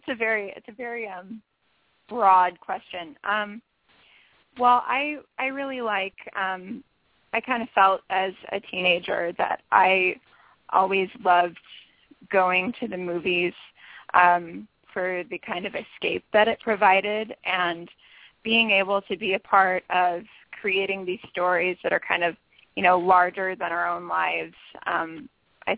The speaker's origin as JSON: {"language": "English", "town": "St. Louis", "region": "Missouri", "country": "United States", "said": "Well, I was originally, I'm from St. Louis, but I go to Belleville all the time."}